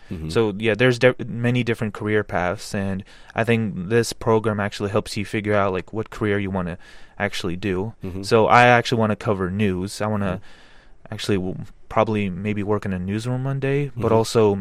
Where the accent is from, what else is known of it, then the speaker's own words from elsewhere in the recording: Moscow, Russia; Yes, I'm from Moscow, Russia.